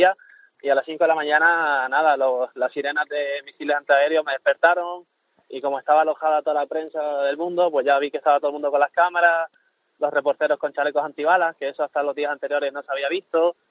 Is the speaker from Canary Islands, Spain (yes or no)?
yes; Moya, Canary Islands, Spain; Gobierno de Canarias, Moya, de mi pueblo